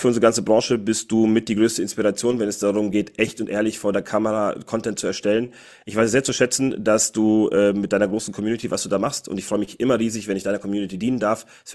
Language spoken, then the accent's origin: German; Cologne, North Rhine-Westphalia, Germany; Ich komme aus Köln.